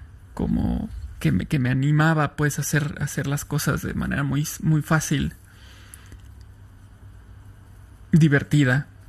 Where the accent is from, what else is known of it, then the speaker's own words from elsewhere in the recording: Irapuato, Guanajuato, Mexico; ¿De dónde soy? Soy de Irapuato, Guanajuato, en el centro de México. Ese es de dónde soy.